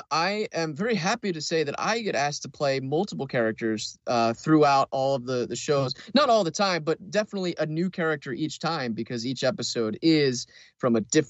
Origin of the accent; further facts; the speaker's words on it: Philadelphia, Pennsylvania, United States; I grew up in and around Philadelphia